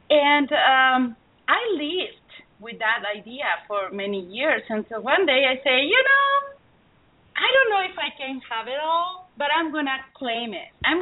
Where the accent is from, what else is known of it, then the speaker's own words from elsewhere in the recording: Mexico; born there; first language Spanish; English is a second language; English, as you can tell, is not my first language. I was born in Mexico, and my first language is Spanish.